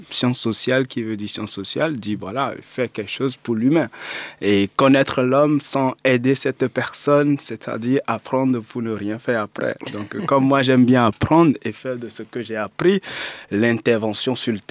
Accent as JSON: {"language": "French", "country": "Benin", "said": "Parce qu'avant, chez nous au Bénin, même jusqu'à présent"}